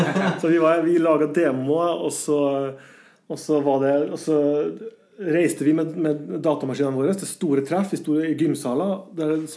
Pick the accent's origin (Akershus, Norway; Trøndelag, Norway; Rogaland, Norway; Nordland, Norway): Nordland, Norway; Brønnøysund; moved away as an adult; så jeg prøver litt her hjemme i Brønnøysund først. Kom ingen vei, så jeg takket ja og flyttet til Oslo i 94